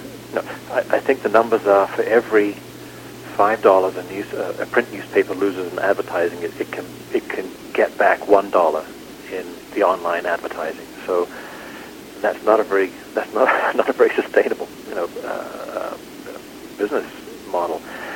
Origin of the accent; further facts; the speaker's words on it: New Zealand; as a kid, growing up in New Zealand, there'd be stray dogs